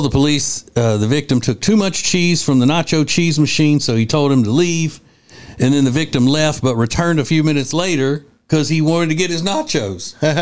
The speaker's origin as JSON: {"language": "English", "town": "Winfield", "region": "Louisiana", "country": "United States", "tie": "born or raised there", "said": "That's the way the people in my hometown of Winfield, Louisiana would say somebody's addicted."}